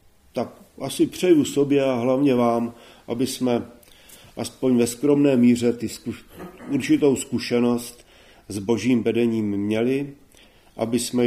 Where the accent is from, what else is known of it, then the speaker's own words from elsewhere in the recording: Litomyšl, Pardubice Region, Czechia; Já jsem maturoval ve východních Čechách a taky pocházím z východních Čech, z Litomyšle.